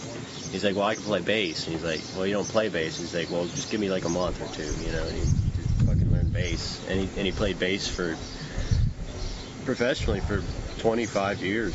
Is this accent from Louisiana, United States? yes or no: no; Houston, Texas, United States; I'm from Houston, and he, Houston just had this thing where it had a lot of smooth jazz people coming through.